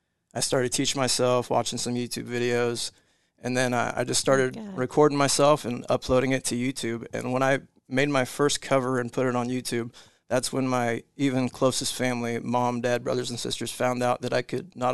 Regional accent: Bedford, Iowa, United States; also born or lived in Kansas / Colorado; Moved around a little bit, but kind of settled in Southwest Iowa, Bedford, Iowa, small town, about maybe 1,200 people. So that was kind of my upbringing. Like I said, bounced around a little growing up, Kansas, Colorado.

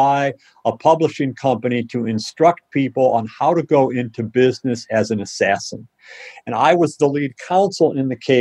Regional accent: Chicago, Illinois, United States; persons passing out racist leaflets in my hometown, Chicago, were prosecuted.

